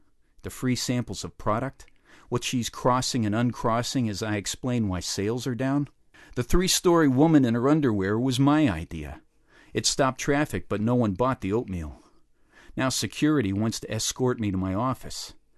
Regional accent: Pennsylvania, United States; I grew up in Pennsylvania, and one thing that people everywhere east of Ohio do during the summertime is they vacation at the shore.

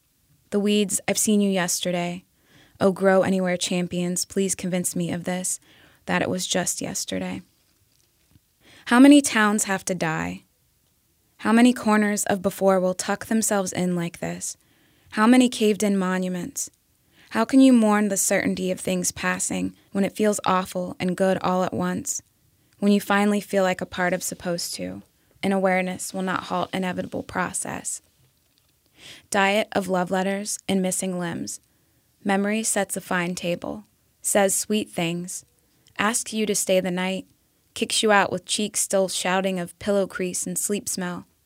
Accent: Trenton, Ohio, United States; Trenton, Ohio.

